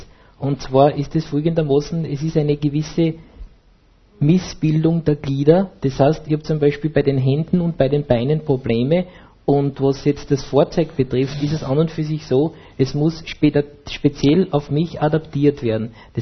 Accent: Styria, Austria; ich bin aus der Steiermark, aus der Obersteiermark

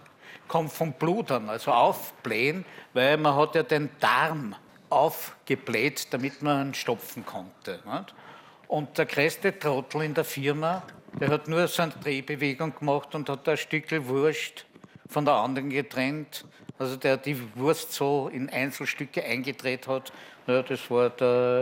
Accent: Carinthia, Austria; also born or lived in Upper Austria; now in Vienna, Austria; Ich bin ein in Oberösterreich gebürtiger Kärntner, der seit 1971 in Wien lebt, total eingewienert bin. Und ich war ja, wie ich 9 Jahre alt war, in der Volksschule von Börtschach, ein Ausländer.

